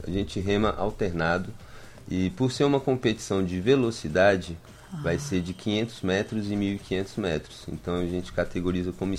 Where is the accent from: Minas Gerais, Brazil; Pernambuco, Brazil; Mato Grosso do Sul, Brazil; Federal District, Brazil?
Federal District, Brazil; Brasília; now in Paraíba, Brazil; que é de Brasília, de onde eu vim há 5 anos, mas me sinto muito paraibano, porque aqui eu fui muito bem acolhido.